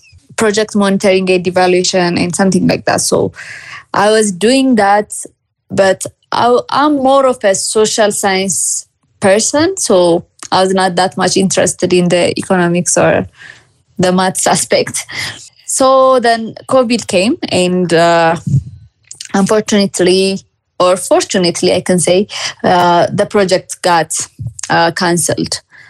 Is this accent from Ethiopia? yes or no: yes; Ethiopia; am a media literacy and fact-checking consultant in Ethiopia. I'm from Ethiopia as well.